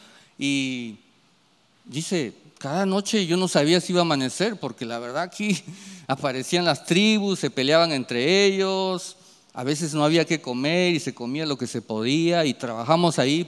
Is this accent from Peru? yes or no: yes; Peru; cuando le digo, yo soy de Perú